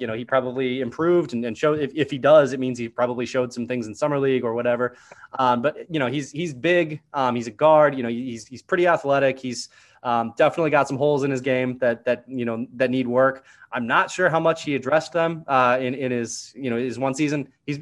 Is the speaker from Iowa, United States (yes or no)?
yes; Iowa, United States; No, I'm from Iowa originally.